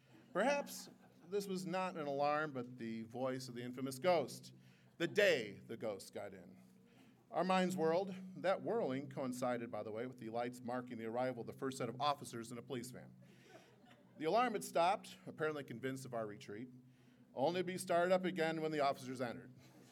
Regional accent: Youngstown, Ohio, United States; I'm a guy from Youngstown.

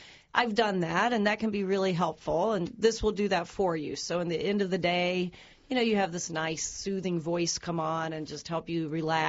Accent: Kentucky, United States; accent: Southern Kentucky; I'm from Southern Kentucky, and Siri, and I have that accent. Every now and then, you'll hear my accent come out.

